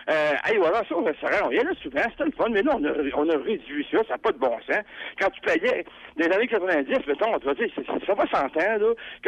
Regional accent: La Pocatière, Quebec, Canada; moi, je viens de la Pocassière

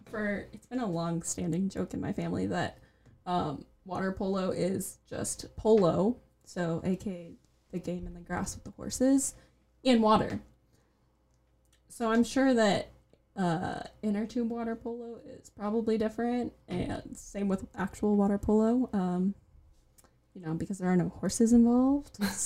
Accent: Hamilton, Ontario, Canada; My hometown is Hamilton, so I...

